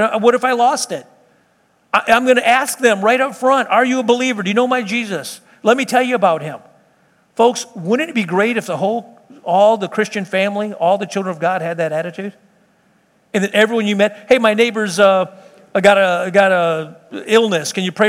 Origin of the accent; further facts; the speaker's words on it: Chicago, Illinois, United States; my grandfather, we grew up on South Side Chicago